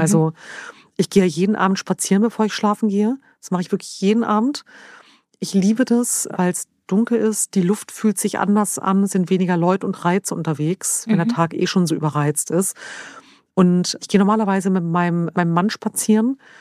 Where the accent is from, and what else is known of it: Lower Saxony, Germany; born or raised there